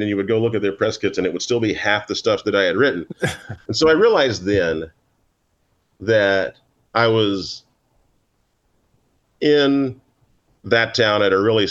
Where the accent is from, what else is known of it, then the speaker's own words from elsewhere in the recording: Oklahoma, United States; I grew up in Oklahoma, and my family, especially my grandparents, they subscribed to all of the newspapers, and that was the Daily Oklahoma and the Tulsa World and the Dallas Morning News.